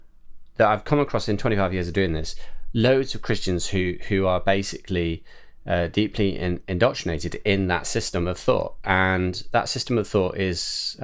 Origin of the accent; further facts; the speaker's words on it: United Kingdom; as you and I sit here, we're British people, as you said, children of the Enlightenment